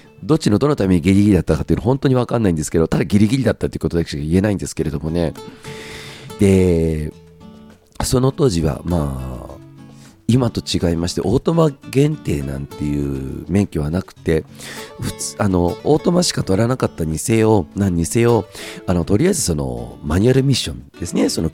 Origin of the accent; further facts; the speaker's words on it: Kawaguchi, Saitama, Japan; 僕のその、生まれ育ったところ、まあ、埼玉県の川口というところなんですけれども